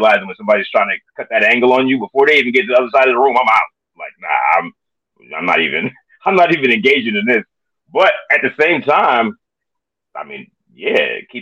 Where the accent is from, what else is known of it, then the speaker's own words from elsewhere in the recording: Columbus, Ohio, United States; also born or lived in Chicago; So I was born in Chicago. Yeah, I grew up in Columbus, man. I'm a suburban dude, like all the way through.